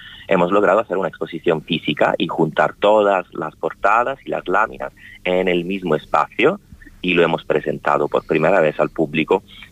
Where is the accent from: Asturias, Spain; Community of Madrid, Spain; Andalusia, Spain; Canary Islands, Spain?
Canary Islands, Spain; Entonces lo que vamos a hacer nosotros como de Canarias es celebrar este aniversario